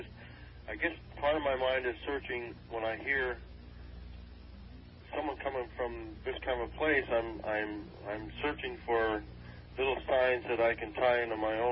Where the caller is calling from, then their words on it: Santa Monica, California, United States; Santa Monica.